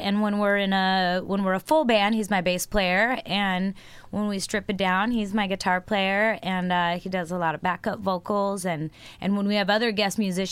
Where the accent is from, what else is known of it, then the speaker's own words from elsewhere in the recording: Brush Prairie, Washington, United States; born there; I was born in Brush Prairie, Washington.